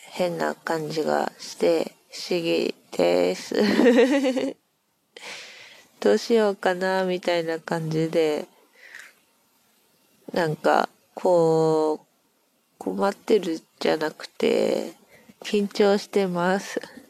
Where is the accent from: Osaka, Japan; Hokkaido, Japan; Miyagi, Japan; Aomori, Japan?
Miyagi, Japan; 出身は東北の方の宮城県です。